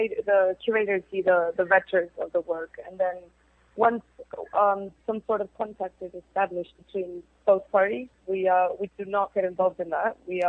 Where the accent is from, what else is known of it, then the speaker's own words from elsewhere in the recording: Ecuador; now in London, United Kingdom; We're based in London. I'm actually from Ecuador, but we are based in London at the moment.